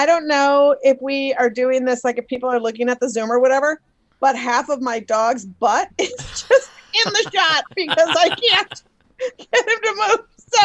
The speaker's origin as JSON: {"language": "English", "region": "Minnesota", "country": "United States", "tie": "born or raised there", "also_born_or_lived": "Brooklyn", "said": "I born and raised in Minnesota girl. I live half the time in Minneapolis, half the time in Brooklyn."}